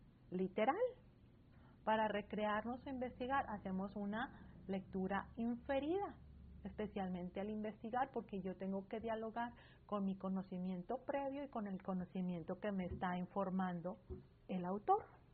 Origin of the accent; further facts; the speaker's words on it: Mexico; yo soy una mujer de mayor de 40 años. Bueno, yo creo que ya ustedes han escuchado mi acento. Yo soy mexicana.